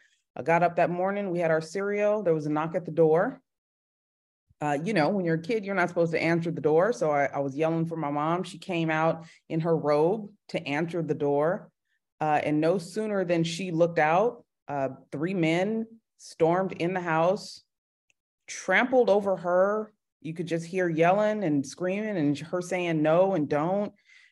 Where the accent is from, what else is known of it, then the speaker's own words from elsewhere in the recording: California, United States; now in Los Angeles, United States; I always say from the Bay to LA. I'm from the Bay Area, born and raised.